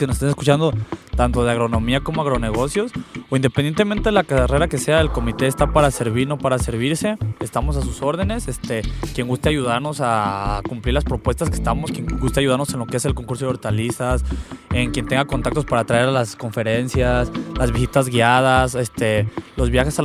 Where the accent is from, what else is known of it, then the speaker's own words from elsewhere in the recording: Ahualulco de Mercado, Jalisco, Mexico; yo no soy de aquí, yo soy de Agualulco, se llama Agualulco de Mercado, Jalisco.